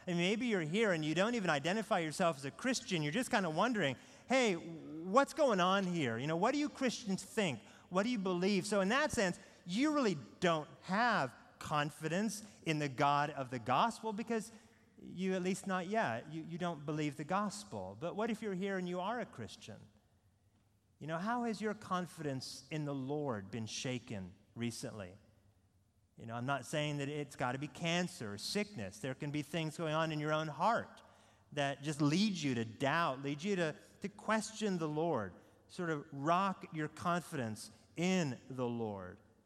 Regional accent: Pacific Northwest, United States; now in Atlanta, United States; We are both from the Pacific Northwest.

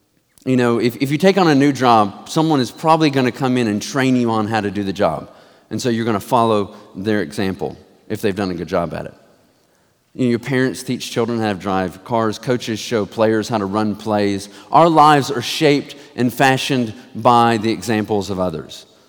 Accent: Tennessee, United States; Last week, I was out of town visiting family in East Tennessee. That's where my hometown is.

